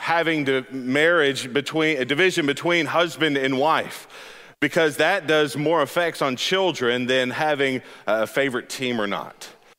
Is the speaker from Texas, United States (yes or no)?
yes; Texas, United States; also born or lived in Alabama; Now, I was the black sheep of Alabama. I never liked either of those schools, really, because I grew up in Texas for some of my life.